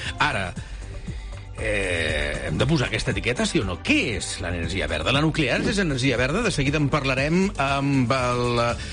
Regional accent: El Prat de Llobregat, Catalonia, Spain; jo que sóc del Prat de Llobregat, que és cap de setmana, també són festes

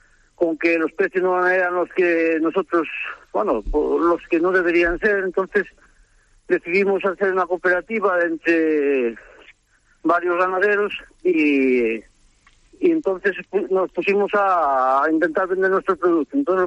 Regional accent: Baltar, Galicia, Spain; nosotros somos de Baltar y de Los Blancos

